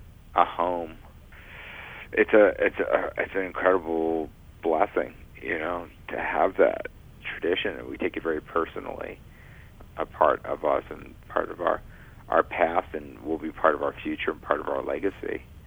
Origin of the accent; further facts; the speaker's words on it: New Orleans, Louisiana, United States; growing up in the French Quarter, and my first music teacher was Walter Payton when I was at McDonough 15.